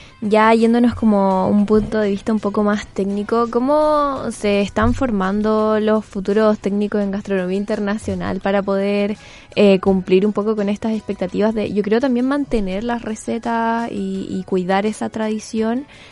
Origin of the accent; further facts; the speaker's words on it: Chile; está súper plasmado como en nuestra identidad como chilenos la cocina